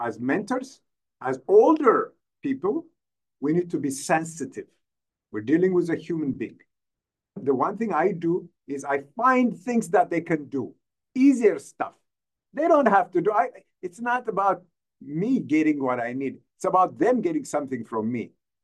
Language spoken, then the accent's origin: English; Ethiopia; English is a second language; I come from Ethiopia, and English is maybe my third or fourth language.